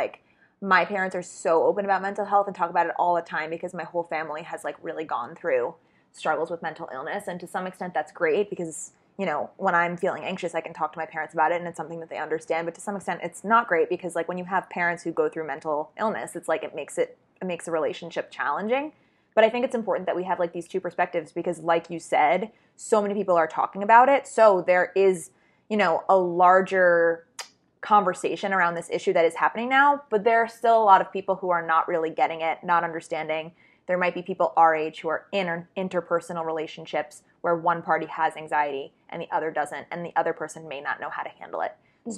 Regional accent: Philadelphia, Pennsylvania, United States; now in New York, United States; I am 23. I live in New York. I'm from Philadelphia. Go Birds.

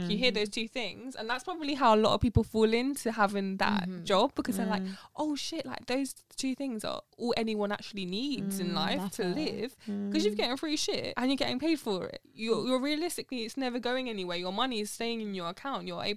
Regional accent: East Acton, London, United Kingdom; Like, I'm from East Acton. Like, cool.

